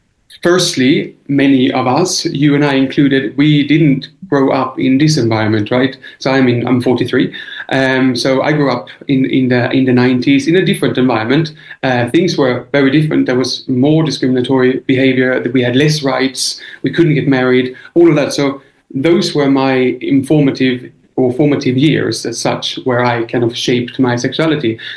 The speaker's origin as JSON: {"language": "English", "country": "Sweden", "moved": "yes", "lives_now": "London, United Kingdom", "said": "I'm originally from Sweden, but I've lived in London in the UK for the last 20 years."}